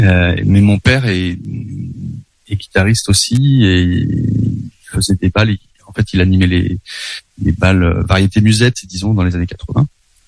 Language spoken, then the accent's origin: French; Auvergne-Rhône-Alpes, France; now in Lyon, France; Moi j'ai grandi en Auvergne, donc c'est la musique de ma région géographique, disons. Après je me suis déplacé à Lyon quelques années plus tard, je vis encore en région lyonnaise.